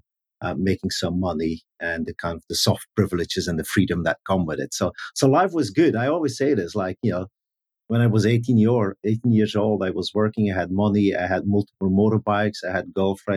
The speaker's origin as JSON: {"language": "English", "town": "Bruges", "region": "Flanders", "country": "Belgium", "tie": "born or raised there", "said": "I grew up in the Flemish side of Belgium, a city called Bruges."}